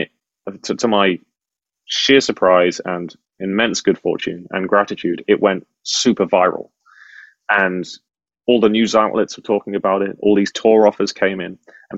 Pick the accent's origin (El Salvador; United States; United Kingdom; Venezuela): United Kingdom; And as a Brit with an awful sense of humor, you embrace me with open arms.